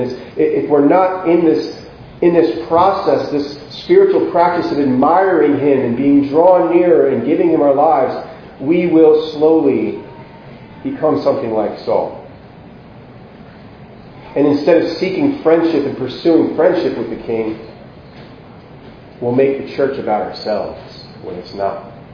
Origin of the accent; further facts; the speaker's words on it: United States; I'm proud to be an American if I live here, and I'm American.